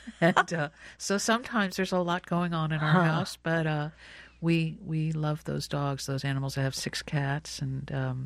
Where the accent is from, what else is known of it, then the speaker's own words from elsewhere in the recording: New Jersey, United States; Well, when I was growing up in New Jersey, it seemed to me, and to my sisters as well, that we had snowstorms all the time.